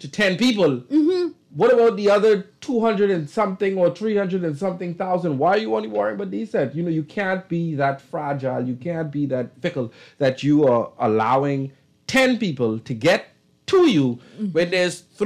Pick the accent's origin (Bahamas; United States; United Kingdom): Bahamas; but I was born in the Bahamas. And so I respect and I love the 242. I bleed 242. I am Bahamian to the core, but I do not forget my roots.